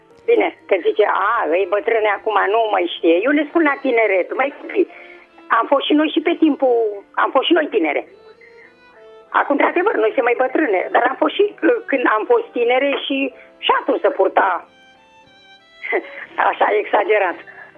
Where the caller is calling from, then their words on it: Craiova, Dolj, Romania; de la Craiova.